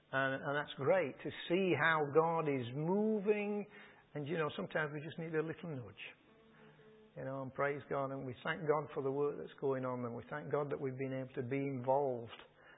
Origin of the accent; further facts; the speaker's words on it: Yorkshire and the Humber, United Kingdom; I'm a Yorkshireman.